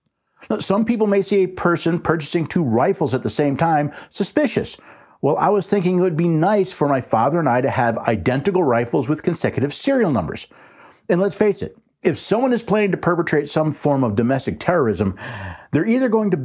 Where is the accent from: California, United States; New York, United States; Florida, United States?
New York, United States; New York City; moved away as an adult; Now, again, I was born in New York City. I still have family that lives in New York City. I lived in the state of New York for most of my life.